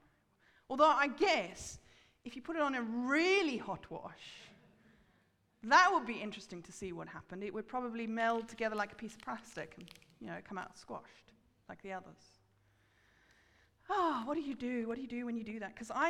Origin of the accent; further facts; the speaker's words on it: South Africa; moved away; when I was growing up in South Africa, we had rand notes